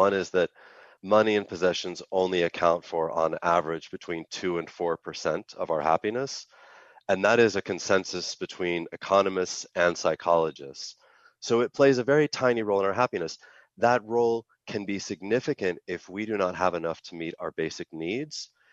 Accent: Idaho, United States; And I'm from Idaho, but I live in the Hudson Valley in New York now

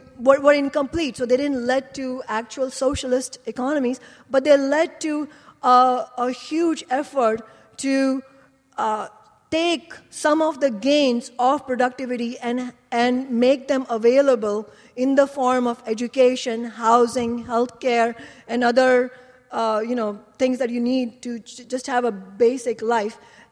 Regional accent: India; English is a second language; including in my home country, India

